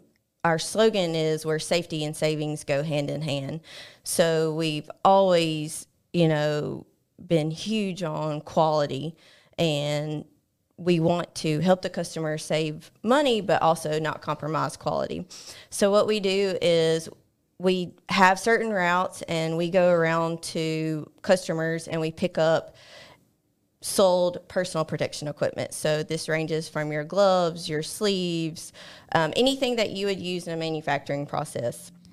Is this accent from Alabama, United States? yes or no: yes; Childersburg, Alabama, United States; I grew up in Childersburg. … I'm from Childersburg, grew up there